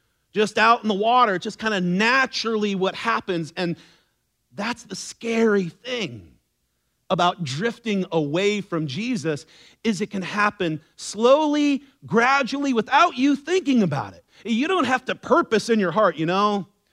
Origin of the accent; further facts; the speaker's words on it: California, United States; I grew up more in Orange County and LA, and when I was a little kid, my mom would always take us to Huntington Beach